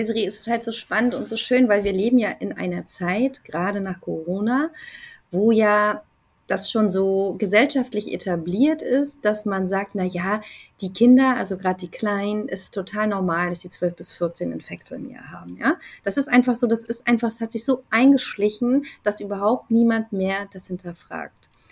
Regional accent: East Germany, Germany; ich komme aus Ostdeutschland.

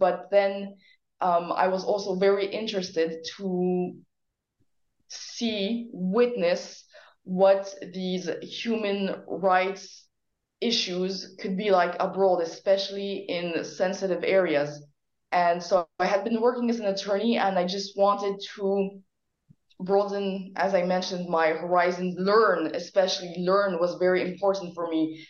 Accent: Switzerland; English is a second language; I am from Switzerland.

